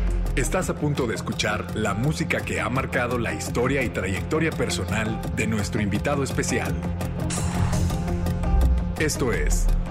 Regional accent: Chapala, Jalisco, Mexico; also born or lived in Guadalajara; nos vamos al Lago de Chapala, donde crecí. Nací en Guadalajara, pero solo porque no había hospitales en mi rancho en esa época. Soy de Chapala.

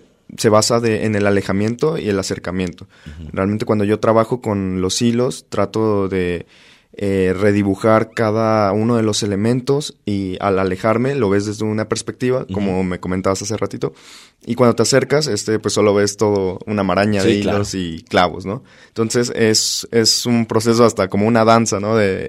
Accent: Veracruz, Mexico; moved away as an adult; now in Guadalajara, Mexico; Yo, pues, soy de Veracruz. Uh-huh. Vine hace 4 años aquí a Guadalajara y, bueno, creo que el estado me ha acogido muy bien y, pues, bueno, yo ya me siento tapatío.

